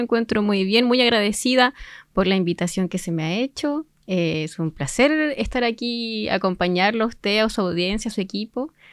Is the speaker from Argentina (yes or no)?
no; Entre Lagos, Los Lagos, Chile; also born or lived in Osorno; Bueno, yo nací acá en Osorno, pero toda mi vida he vivido en Entre Lagos. Yo me crié en el campo, más cercano al lado de Puyehue, ¿cierto? Las termas. Allá fue mi primera infancia y bueno, luego estudié también en Entre Lagos hasta la enseñanza media